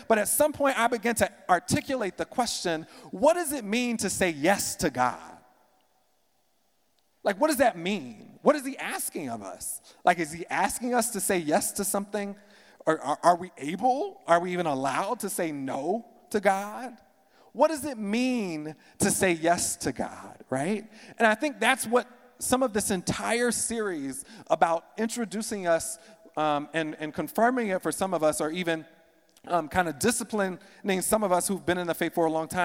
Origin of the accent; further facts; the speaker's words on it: South Carolina, United States; So I grew up in South Carolina.